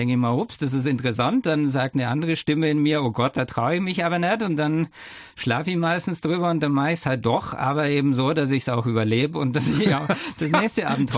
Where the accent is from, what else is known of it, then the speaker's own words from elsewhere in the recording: Germany; accent: German; Eine Weile hat schon gedauert, aber ich habe damals einen sehr deutschen Akzent auch gehabt.